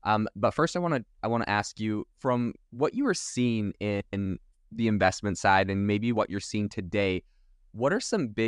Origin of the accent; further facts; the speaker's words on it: British Columbia, Canada; I'm actually from Vancouver Island, so pretty close.